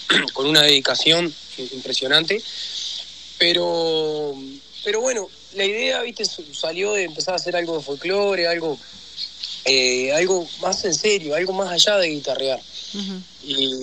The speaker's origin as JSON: {"language": "Spanish", "region": "Rocha", "country": "Uruguay", "tie": "born or raised there", "said": "yo soy oriundo de Rocha, y siempre son alrededores. Tengo 22 años"}